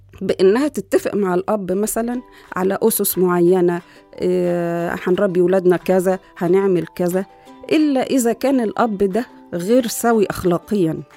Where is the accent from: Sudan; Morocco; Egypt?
Egypt; والحمد لله عندنا في مصر هنا يعني السواد الأعظم من الشباب دلوقتي ما فيش الكلام ده